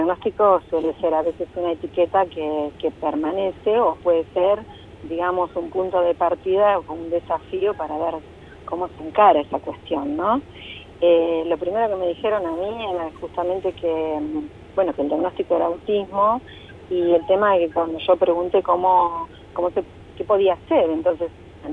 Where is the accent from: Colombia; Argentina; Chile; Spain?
Argentina; La Plata, Buenos Aires Province; Sí, nosotros somos de La Plata